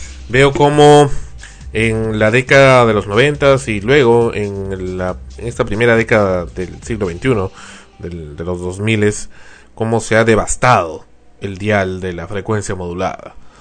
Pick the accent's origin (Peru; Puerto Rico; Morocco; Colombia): Peru; pues no somos los peruanos.